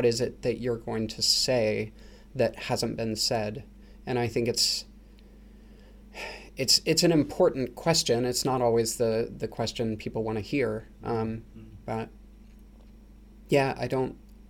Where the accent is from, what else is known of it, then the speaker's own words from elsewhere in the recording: Seattle, Washington, United States; I grew up in Seattle, Washington, which is a very liberal town. I come from a very liberal background.